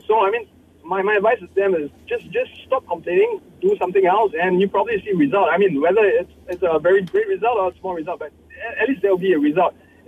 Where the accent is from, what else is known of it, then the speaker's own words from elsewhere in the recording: Singapore; I'm actually from Singapore.